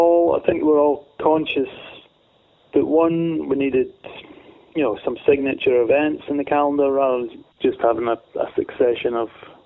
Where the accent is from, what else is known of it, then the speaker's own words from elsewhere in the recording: Glen Lyon, Scotland, United Kingdom; I grew up in Glen Lyon